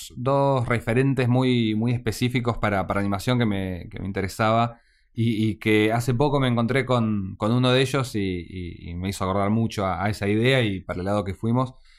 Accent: Carmen de Patagones, Buenos Aires Province, Argentina; yo soy de Carmen de Patagones, que es una ciudad que está frente a Viedma, Río Negro.

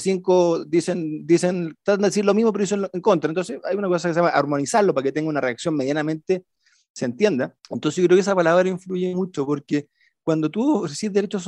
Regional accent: Chile; y lo hacíamos todos como chilenos.

